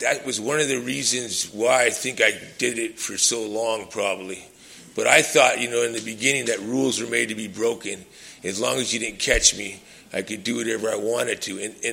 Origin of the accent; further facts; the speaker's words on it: Hawaii, United States; for me, growing up in Hawaii, I never felt, I didn't like it that much when I first moved there when I was young because I was a white boy